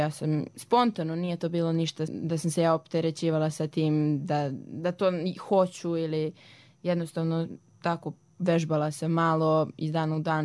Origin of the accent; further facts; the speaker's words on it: Kraljevo, Šumadija and Western Serbia, Serbia; imam 16 godina, dolazim iz Kraljeva